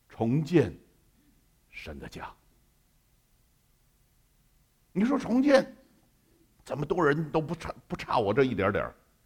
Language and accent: Chinese; China; 我们中国人爱建房子